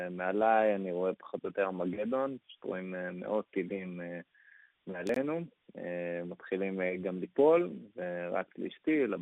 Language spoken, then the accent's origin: Hebrew; Ramat Gan, Tel Aviv District, Israel; אז אנחנו מרמת גן, אבל נסענו אליהם במודיעין.